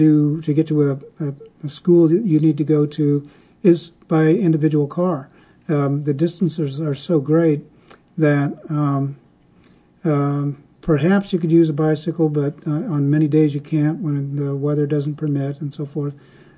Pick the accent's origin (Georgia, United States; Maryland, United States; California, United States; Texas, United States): California, United States; Fresno; I was born in Fresno and went through the public schools there, and really enjoyed my childhood and teenage years.